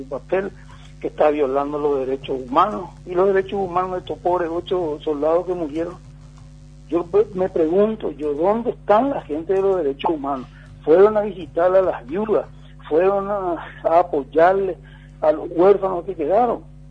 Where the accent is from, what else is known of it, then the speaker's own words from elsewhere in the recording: Paraguay; como todo paraguayo de bien y como toda persona humana